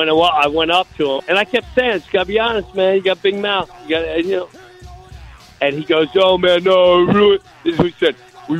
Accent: Long Island, New York, United States; Dude, you're from Orlando. I'm from Long Island.

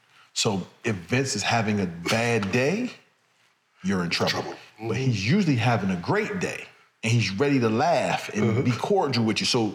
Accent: New Jersey, United States; I'm from Jersey, Philly right there.

